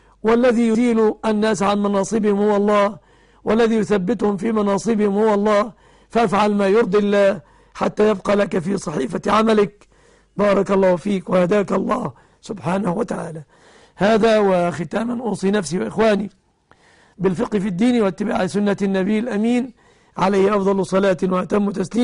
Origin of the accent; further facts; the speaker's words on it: Egypt; وأسأل الله أن يحفظ بلادنا مصر آمنة مطمئنة